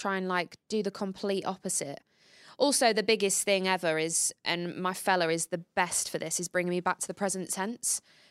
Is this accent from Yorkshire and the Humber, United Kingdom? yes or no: yes; Grimsby, Yorkshire and the Humber, United Kingdom; born there; I was born in Grimsby.